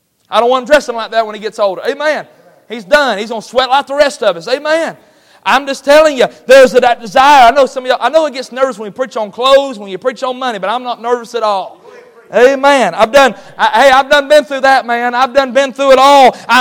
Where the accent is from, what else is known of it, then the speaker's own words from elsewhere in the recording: the South, United States; born there; I'm a Southern man. I was born in the South. God be my helper. I'll die in the South.